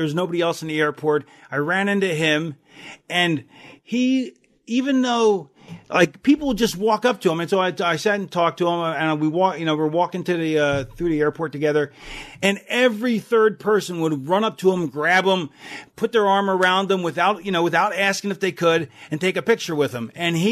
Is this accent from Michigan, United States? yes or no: no; Philadelphia, Pennsylvania, United States; born there; I was born in Philly.